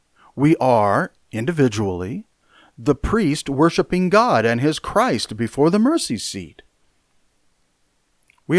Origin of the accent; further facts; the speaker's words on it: Iowa, United States; also born or lived in California; When Linda and I moved from California back to our home state of Iowa, we didn't come as tourists, we didn't come as visitors, we came to dwell, to remain.